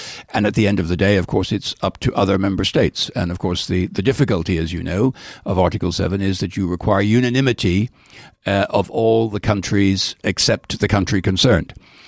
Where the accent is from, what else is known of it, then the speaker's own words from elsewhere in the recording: Dublin, Leinster, Ireland; I come from Dublin, which is clearly a much more superior part of Ireland than other parts of Ireland, and therefore my first identity is I'm a Dubliner, then I'm Irish, then I'm European.